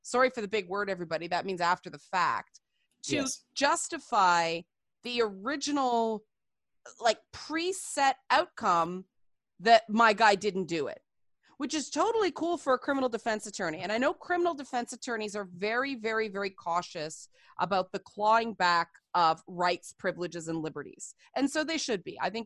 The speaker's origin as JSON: {"language": "English", "country": "Canada", "said": "Up here in Canada, we have beer commercials to declare I am Canadian."}